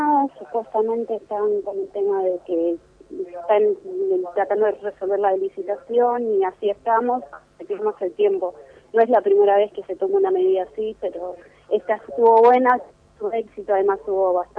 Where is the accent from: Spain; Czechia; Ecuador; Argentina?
Argentina; Merlo, Buenos Aires Province; Yo soy de Merlo, pero el instituto está en Morón, en el partido de Morón.